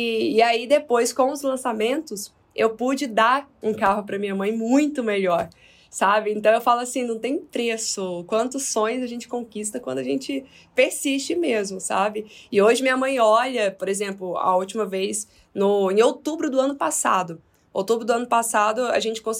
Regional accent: Goiânia, Goiás, Brazil; now in São Paulo, Brazil; Agora eu tô morando em São Paulo, mas eu sou de Goiânia. E aí eu tô em Goiânia agora. Eu vim visitar meus pais

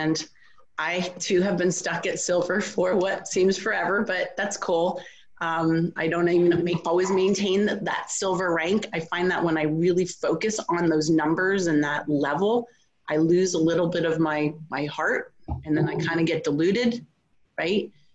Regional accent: Pennsylvania, United States; now in Georgia, United States; I'm from Pennsylvania. Most of my family is in the Northeast. I now live in Georgia.

